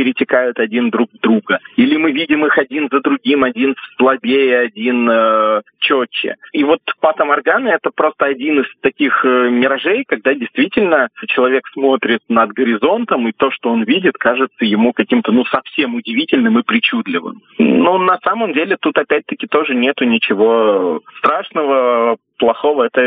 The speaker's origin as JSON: {"language": "Russian", "region": "Saint Petersburg", "country": "Russia", "said": "Если мы говорим о широте, например, Санкт-Петербурга, я сам просто из Санкт-Петербурга"}